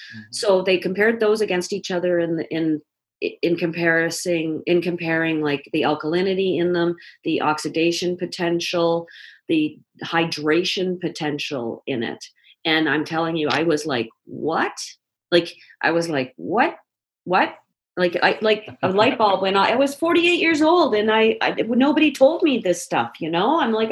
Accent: Toronto, Ontario, Canada; is a girl who was born and raised in Toronto, Ontario, who became a police officer very early in life

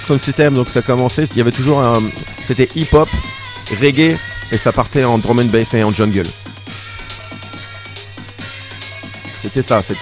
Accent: Maubeuge, Hauts-de-France, France; tout a commencé dans mon quartier. Où j'ai grandi à Maubeuge, dans le quartier d'Épinette.

